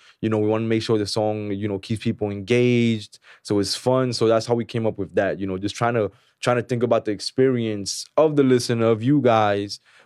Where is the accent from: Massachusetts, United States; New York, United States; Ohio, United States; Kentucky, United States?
New York, United States; New York City; also born or lived in Philadelphia; So I grew up in Harlem, nice. Washington Heights. I grew up on 156 in Broadway till I was, like, 12. Then I moved to Harlem to 111th Street.